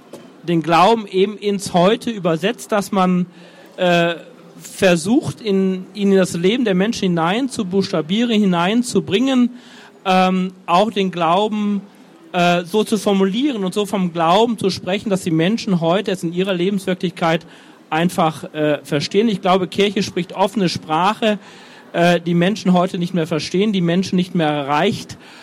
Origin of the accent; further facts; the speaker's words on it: Düsseldorf, North Rhine-Westphalia, Germany; born there; Ich bin 1971 in Düsseldorf geboren